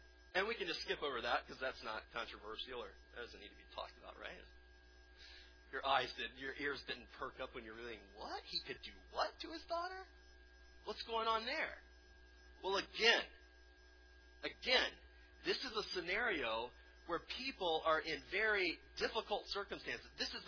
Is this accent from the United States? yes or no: yes; South Carolina, United States; I read this week some old laws, I'm from South Carolina. I was curious to see, you know, old South Carolina laws.